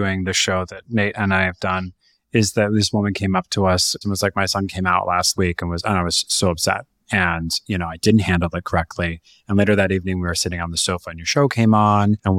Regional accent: Modesto, California, United States; Not awful. It was actually a really nice place to grow up, but it was, you know, Trump's America, Central California.

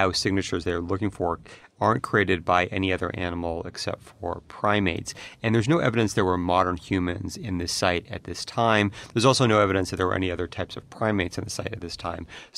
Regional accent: California, United States; Well, I grew up in California and we had a lot of earthquakes and we didn't move because of earthquakes.

